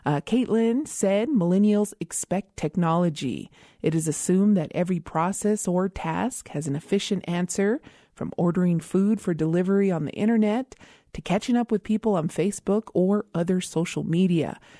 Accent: Isleta Pueblo, New Mexico, United States; from Mislata Pueblo

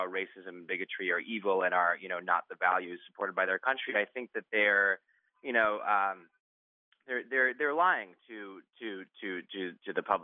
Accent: Oakland, California, United States; I grew up in Oakland, California. I went to, you know, Berkeley High School.

